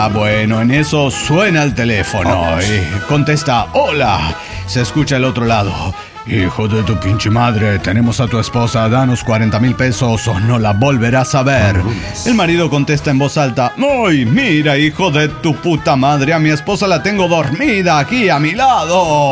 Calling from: Málaga, Andalusia, Spain; de Málaga, España.

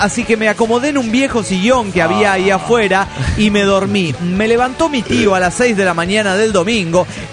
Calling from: Cochabamba, Bolivia; de Cochabamba, Bolivia.

